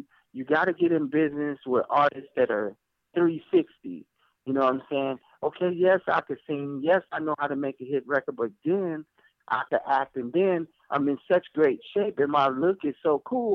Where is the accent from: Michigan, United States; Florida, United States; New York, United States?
Michigan, United States; Detroit; moved away as an adult; now in Los Angeles, United States; You know, yeah, I'm Detroit. I've been living out here in L.A. for 22 years, but I'm still a guy from Detroit. And we come up from humble beginnings.